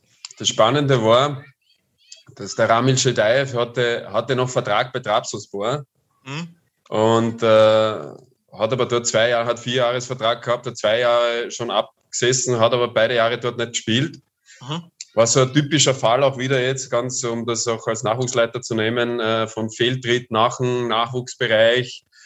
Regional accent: North Macedonia; dann habe ich noch einen sehr speziellen persönlichen Bezug als Mazedonier nach Tirol

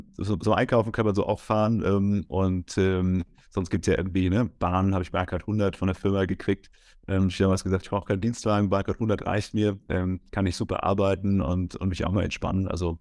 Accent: Germany; ich komme ja auch aus Deutschland und wir konnten uns damals nicht so viel leisten.

